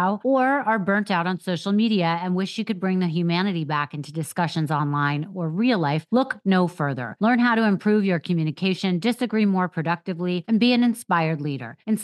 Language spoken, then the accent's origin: English; New York City, New York, United States; listen, I'm from New York City.